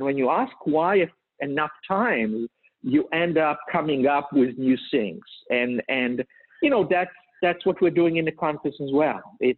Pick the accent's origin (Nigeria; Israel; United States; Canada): Israel; moved away; Partially, I was born in Israel, as you know, and so I moved here about 30 years ago. And when you grow up in a country like Israel, you think a bit differently.